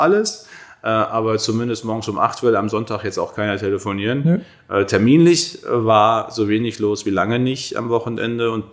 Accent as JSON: {"language": "German", "region": "North Rhine-Westphalia", "country": "Germany", "tie": "born or raised there", "lives_now": "Berlin, Germany", "said": "Hier ist meine Heimat, das Münsterland. meine Eltern, meine Freunde, hier weiß ich einfach, wo ich bin, wer ich bin. Aber natürlich ist auch zu Hause für mich da, wo ich in Berlin mit meinem Mann zusammen wohne"}